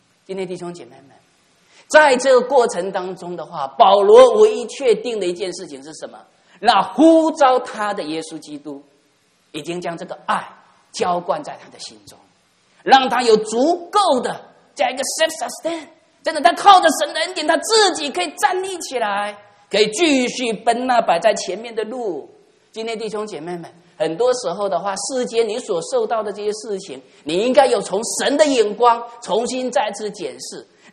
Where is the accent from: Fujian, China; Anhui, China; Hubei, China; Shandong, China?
Fujian, China; Xiamen; 我以前我在厦门海边长大。我从小就喜欢看山又看海